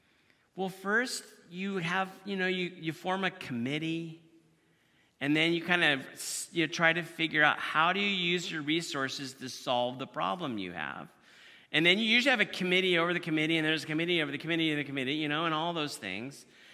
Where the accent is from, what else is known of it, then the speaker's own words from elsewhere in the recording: United States; because I grew up in the United States, and my view of freedom has always been, you know, freedom and liberty.